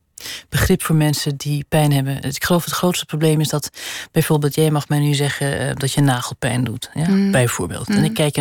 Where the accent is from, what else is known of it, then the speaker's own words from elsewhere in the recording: Netherlands; now in Switzerland; Ik kom dus uit Nederland, waar er een groot begrip is voor klassieke muziek.